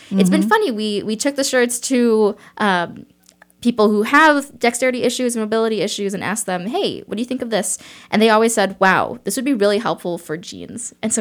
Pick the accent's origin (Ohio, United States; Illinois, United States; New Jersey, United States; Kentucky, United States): Illinois, United States; Chicago; now in Champaign, United States; I grew up in Chicago, and I came down to Champaign originally for my undergrad and master's at U of I.